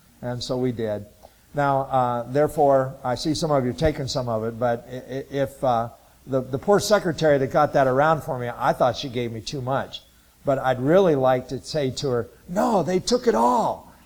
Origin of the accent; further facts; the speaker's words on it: Lebanon, Ohio, United States; I'm originally from Lebanon, Ohio. My dad and mom both were raised down in the hills of Kentucky, eastern Kentucky.